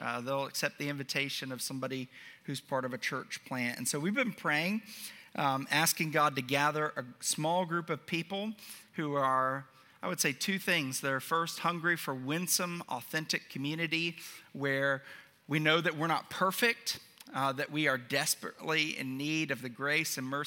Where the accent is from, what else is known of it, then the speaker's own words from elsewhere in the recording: Asheville, North Carolina, United States; For my family and I, it feels like coming home. I grew up in Asheville, North Carolina, came to know the Lord through Young Life